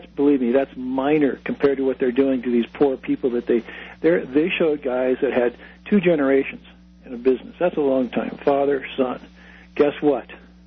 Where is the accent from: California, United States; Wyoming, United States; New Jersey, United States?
Wyoming, United States; Cheyenne; Cheyenne, this my hometown here, we're getting a super Walmart in here.